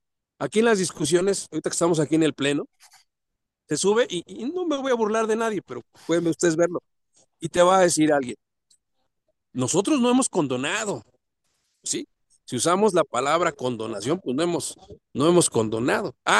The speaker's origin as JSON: {"language": "Spanish", "country": "Mexico", "said": "como asesor, como experto en impuestos, como mexicano."}